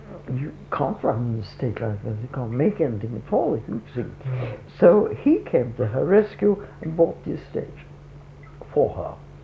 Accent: Brixton, London, United Kingdom; born there; In 1884, they lived in Brixton. I was born in Brixton in 1887.

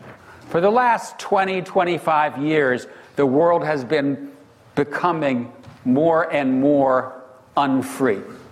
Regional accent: Wisconsin, United States; I grew up in Wisconsin, right? When I grew up in Wisconsin, it was the land of milk and honey

